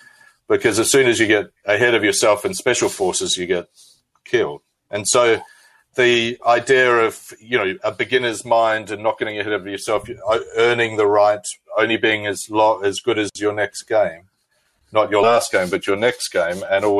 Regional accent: New Zealand; now in London, United Kingdom; Well, first, I'm a New Zealander, so I'm a Kiwi, you know, from Aotearoa, the land on the other side of the world, but I'm based in London.

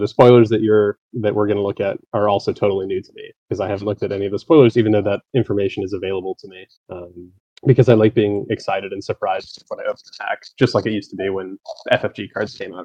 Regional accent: Canada; Yeah, I grew up in Canada.

